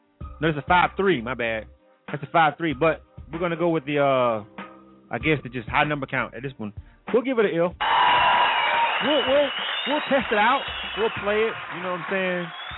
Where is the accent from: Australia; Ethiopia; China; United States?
United States; Florida; I'm from Florida, so I already know about the Florida sound and the whole South Florida joint